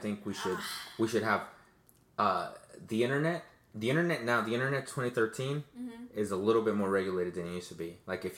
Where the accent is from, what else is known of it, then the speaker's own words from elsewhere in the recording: United States; I'm fucking American